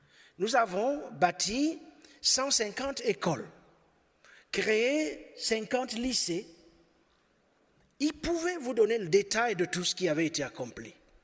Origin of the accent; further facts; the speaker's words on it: Cameroon; born there; Moi, quand je suis né au Cameroun, juste au lendemain des indépendances, on savait où on allait.